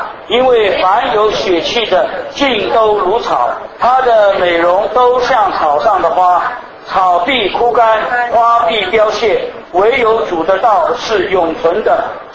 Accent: Shanghai, China; born there; 我生在上海，从来没有见过这个谷子，好像都只是吃饭吃米

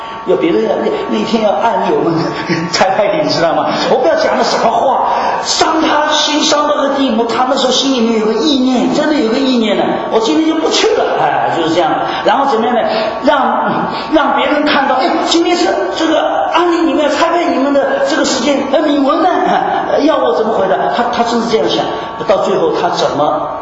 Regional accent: Shanghai, China; 我们打了架以后发现他也从上海来，我也从上海来

